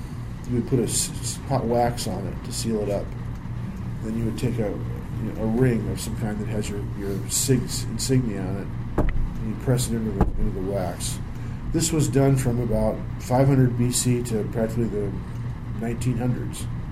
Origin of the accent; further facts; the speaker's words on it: California, United States; Since I was from California, they figured we knew more about the future than they did.